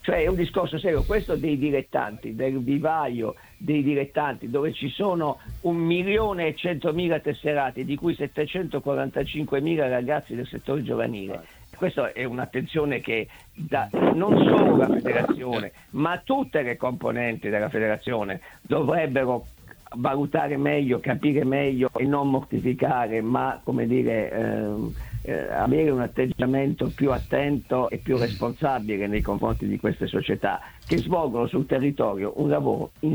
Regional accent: Bari, Apulia, Italy; essendo barese di origine, per me gli albanesi sono dei dirimpettai.

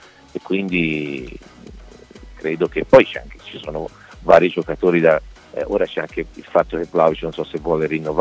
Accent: Florence, Tuscany, Italy; e lo sappiamo noi che siamo di Firenze

